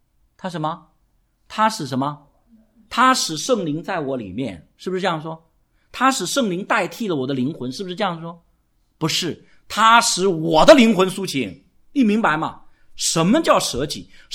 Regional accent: China; 我说胡扯，这就是片面，我们中国人缺乏逻辑训练。

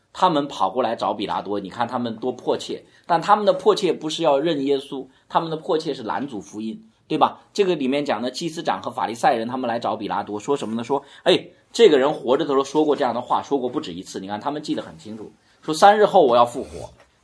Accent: China

